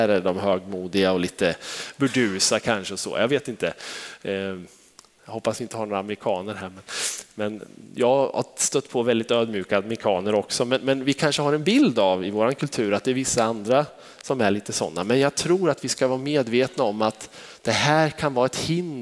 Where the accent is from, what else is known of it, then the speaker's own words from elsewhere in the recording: Sweden; vi som svenskar och så ett med, för vi är ju så försiktiga och lite mer lågmälda i våran kultur.